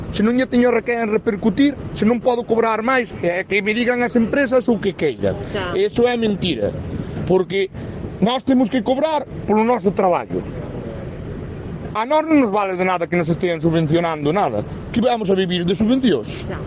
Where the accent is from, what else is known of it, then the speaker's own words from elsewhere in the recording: Santiago de Compostela, Galicia, Spain; Eu son daqui de Santiago de Compostela.